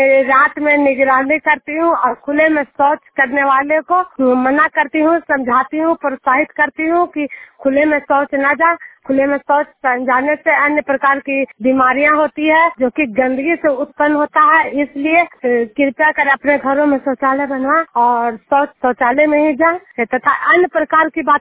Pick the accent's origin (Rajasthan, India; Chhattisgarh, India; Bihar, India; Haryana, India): Bihar, India; Juniyar; मैं नालंदा जिला हिलसा प्रखंड जूनियर गांव की निवासी हूँ